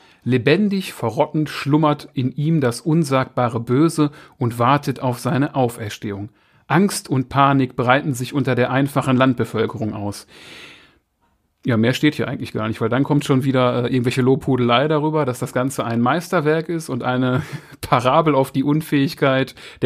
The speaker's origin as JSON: {"language": "German", "country": "Germany", "said": "so als Deutscher"}